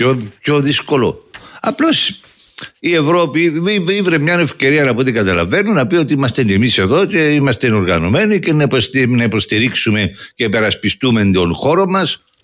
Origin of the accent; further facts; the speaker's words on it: Nicosia, Nicosia District, Cyprus; Είμαι από Λευκοσία, δουλεύω σε σχολείο στο Φρέναρος και περνάω καθημερινά από τις περιοχές.